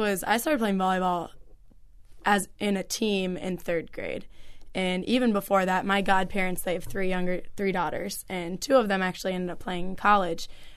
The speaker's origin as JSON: {"language": "English", "town": "Cincinnati", "region": "Ohio", "country": "United States", "said": "I played for a club called Team Z, and I'm from Cincinnati."}